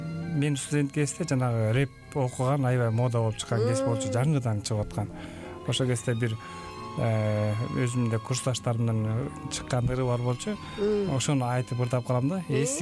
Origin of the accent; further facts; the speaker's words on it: Naryn, Naryn Region, Kyrgyzstan; Биз өзү экөөбүз тең Нарындан болобуз. Нарын мамлекеттик университетинде окуганбыз.